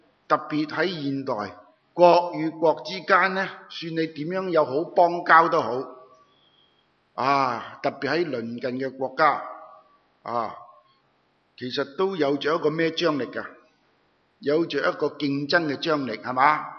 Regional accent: China; 或者说我们中国人叫有他的什么位

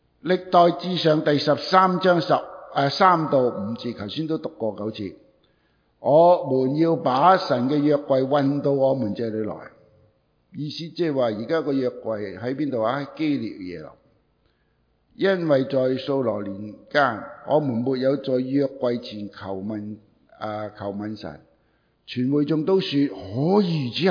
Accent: Hong Kong; 如果对翻我哋香港人咧，就好有好仲多啲笑料，因为以前香港里边咧

